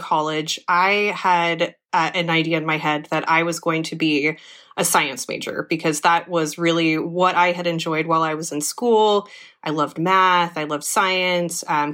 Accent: Santa Rosa, California, United States; I was born and raised here, so I've really enjoyed having a career in my hometown.

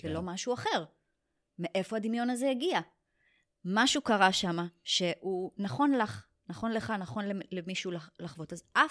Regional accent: Tel Aviv, Tel Aviv District, Israel; also born or lived in New York / Rishon LeZion; now in Rehovot, Israel; נולדתי בניו יורק, גדלתי בתל אביב, אחרי זה עברתי לארצות הברית שוב פעם, אחרי זה גרתי בראשון לציון, והיום אני גרה ברחובות.

